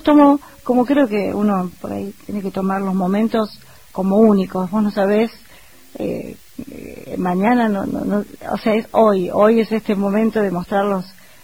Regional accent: Buenos Aires Province, Argentina; porque soy bonaerense y hago folclore del noroeste de pronto

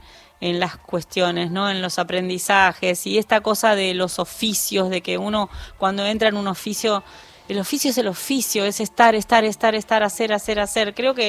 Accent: Villa Bosch, Buenos Aires Province, Argentina; also born or lived in San Martín; En Villa Bosch. Yo nací en San Martín, pero después viví bastantes años en Villa Bosch.

